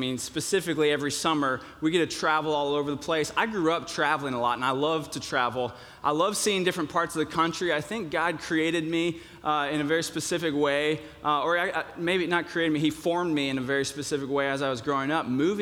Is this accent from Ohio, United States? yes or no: no; Georgia, United States; also born or lived in Florida; As I said earlier … I'm the student pastor. I grew up in Georgia and Florida, and then I went to a small liberal arts Christian school in Arkansas